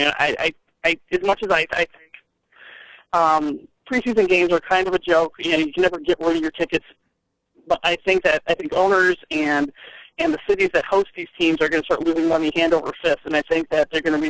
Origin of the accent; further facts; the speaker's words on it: De Pere, Wisconsin, United States; I grew up in De Pere, and I like to say I'm a third-generation Packer fan